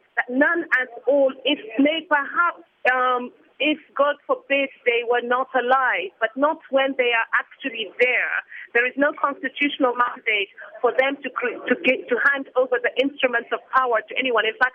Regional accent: Kenya; But now, as a Kenyan, there's a realization that there's a very great possibility that both the president and his deputy could be away at the same time.

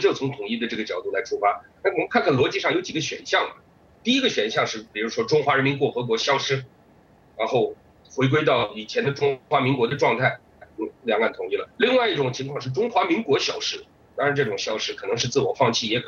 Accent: China; now in Taiwan; 因为毕竟我们从小在中国长大的这个教育过程之中

